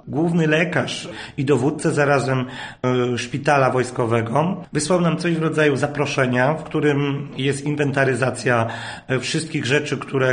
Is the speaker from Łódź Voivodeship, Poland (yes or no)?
yes; Wieluń, Łódź Voivodeship, Poland; jestem lokalnym producentem owoców, rodowitym wieluniakiem.